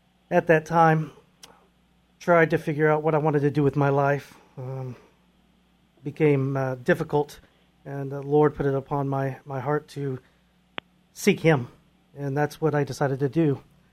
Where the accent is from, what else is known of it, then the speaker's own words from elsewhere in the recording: California, United States; Real quick background. I am originally from California.